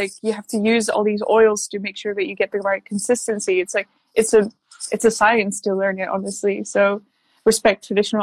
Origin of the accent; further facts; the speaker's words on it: Netherlands; now in United Kingdom; I'm from the Netherlands. I'm currently in the UK, but I'm a Dutch artist.